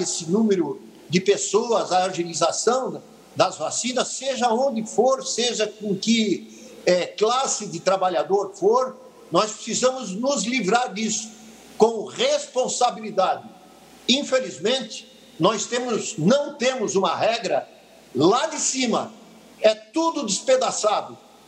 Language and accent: Portuguese; Blumenau, Santa Catarina, Brazil; moved away; eu sou natural de Blumenau e eu nasci no Hospital Santa Isabel. Eu vivi em Blumenau até o início de 84.